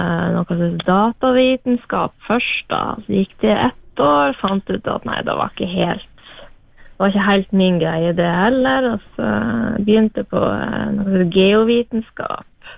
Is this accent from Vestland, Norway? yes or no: yes; Marifjøra, Vestland, Norway; now in Kjerringøy, Norway; Jeg kommer da fra Marifjøra. Litt utenfor Marifjøra på Eikjøstrand der.